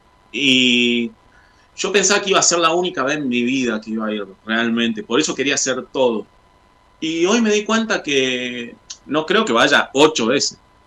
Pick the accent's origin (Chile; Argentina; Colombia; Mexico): Argentina; hasta el ateo más ateo se puede emocionar siendo argentino